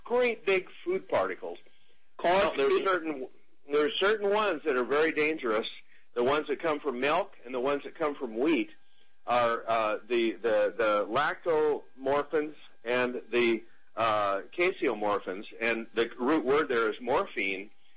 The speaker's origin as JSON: {"language": "English", "region": "Kansas", "country": "United States", "tie": "born or raised there", "said": "my home state."}